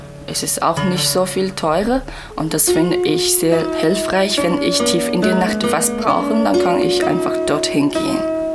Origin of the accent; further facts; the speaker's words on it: China; German is a second language; now in Germany; Ich komme aus China